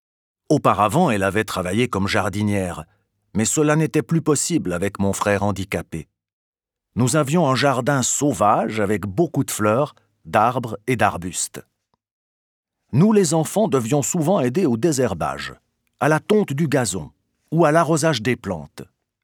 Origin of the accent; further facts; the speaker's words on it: Biel/Bienne, Bern, Switzerland; now in Fribourg, Switzerland; 35 ans et je vis à Fribourg. Je suis marié et j'ai un enfant. J'ai grandi près de Bienne, avec deux frères et une sœur.